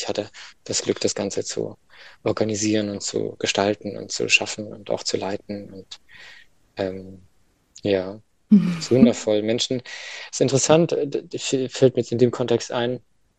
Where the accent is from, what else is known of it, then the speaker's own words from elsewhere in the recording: Heidelberg, Baden-Württemberg, Germany; also born or lived in Göttingen; ich bin in zwei Kulturen, also ich bin in Göttingen geboren und in Heidelberg aufgewachsen und habe einen deutschen Nachnamen, den kann in Spanien keiner aussprechen.